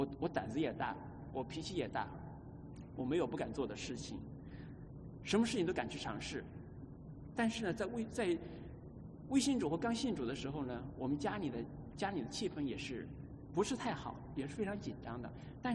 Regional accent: Hunan, China; also born or lived in Shenzhen / United States; now in Canada; 我从小是在一个湖南的小山村里长，农村里面出来的。我们去了外面读书，我去了深圳，从深圳来到美国读书，在美国工作，又移民加拿大，在加拿大定居

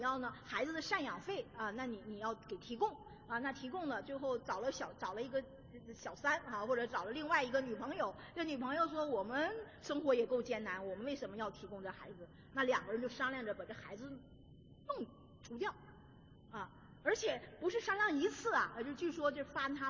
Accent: Northeast China, China; 我是东北人，我们东北有那个烤鸡啊，特别好吃啊

